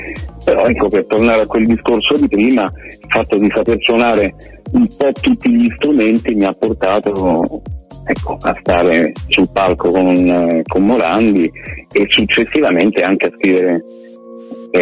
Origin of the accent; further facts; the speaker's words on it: Rome, Lazio, Italy; Io sì, sono di Roma, nato a Roma, cresciuto a Roma